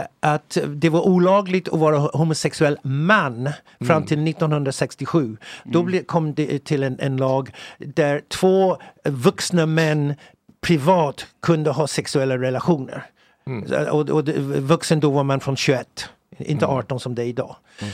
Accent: England, United Kingdom; Jag växte upp i England förstås.

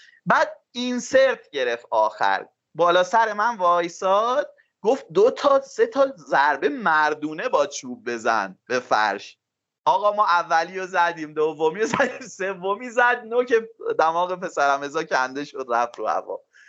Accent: Mahallat, Markazi, Iran; also born or lived in Tehran; من خودم هم توی محلات بزرگ شدم، البته متولد تهرانم ولی از اصالتا محلاتی هم تو محلات بزرگ شدم.

